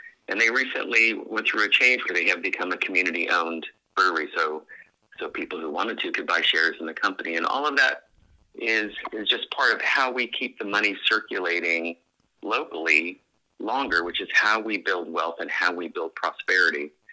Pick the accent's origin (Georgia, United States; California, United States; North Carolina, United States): California, United States; my view is a little bit skewed because I grew up in Silicon Valley. Before it was Silicon Valley, it was famous for orchards.